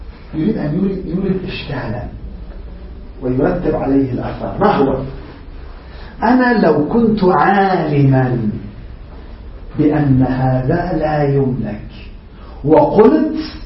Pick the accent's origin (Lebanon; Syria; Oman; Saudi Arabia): Lebanon; يعني مثلا عندنا بلبنان بس يجيبوا مثلا اجير من الهند